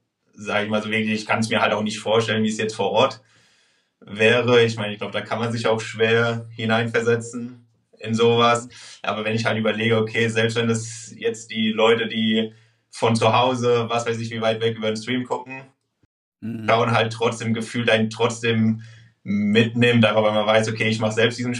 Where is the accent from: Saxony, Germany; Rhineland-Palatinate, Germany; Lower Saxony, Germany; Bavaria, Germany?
Rhineland-Palatinate, Germany; Mainz; also born or lived in Cologne; halt Master in Maastricht und davor habe ich aber 8 Jahre in Köln gelebt. Aber ich komme halt ursprünglich aus Mainz und jetzt quasi wieder so in die Heimat zurückgekehrt.